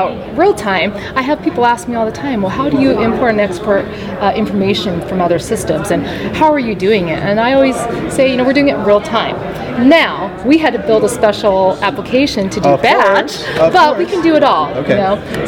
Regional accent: Seattle, Washington, United States; you know, I grew up in Seattle, so I've always been a big fan of Starbucks.

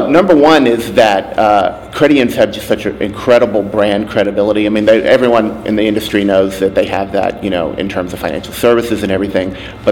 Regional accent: United States; but as an American, you know, we've got an obligation to roll up our sleeves and get in there and engage.

